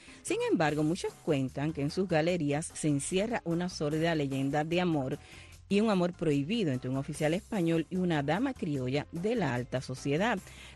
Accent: Holguín, Cuba; Y también me voy a ir a mi pueblo, a Holguín

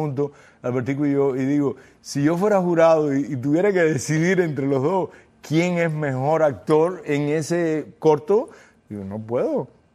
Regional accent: Argentina; Perdóname, yo soy argentino

